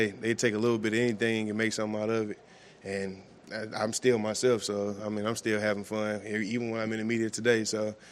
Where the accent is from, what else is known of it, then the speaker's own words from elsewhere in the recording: Missouri, United States; that's a blessing to stay in my hometown, never leaving the state of Missouri playing football, so except when I went to junior college.